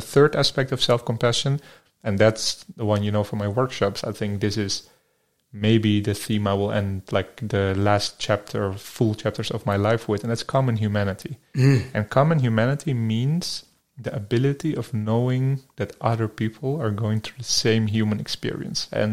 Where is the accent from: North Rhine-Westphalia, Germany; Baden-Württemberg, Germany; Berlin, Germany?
Berlin, Germany; I'm from Berlin. I lay there, I close my eyes, and then I visualize Berlin.